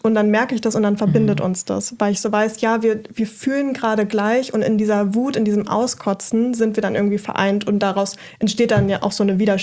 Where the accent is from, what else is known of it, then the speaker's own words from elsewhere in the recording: Brandenburg, Germany; ich bin in Brandenburg groß geworden und dort sozialisiert worden.